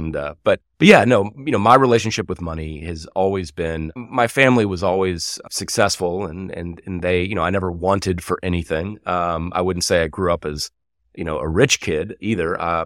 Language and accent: English; Texas, United States; I grew up in Texas, a small town. I was into rodeo for a very long time.